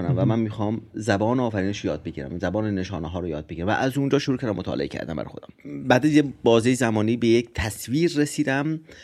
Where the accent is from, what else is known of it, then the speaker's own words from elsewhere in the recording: Mashhad, Razavi Khorasan, Iran; مشهدم و اصالتا مال جنوب خراسانیم، مال بیرجندیم، ولی خب مشهد به دنیا اومدم، مشهد بزرگ شدم، سال 55 به دنیا اومدم